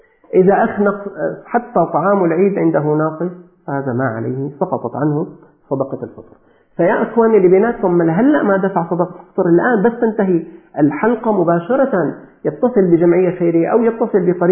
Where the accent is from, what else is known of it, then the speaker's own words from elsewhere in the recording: Syria; لكن أقل شيء تكون 1500 عندنا في سوريا